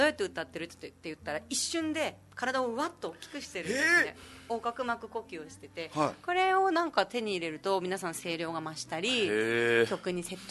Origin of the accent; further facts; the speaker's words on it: Tokyo, Japan; 私は東京生まれだもので、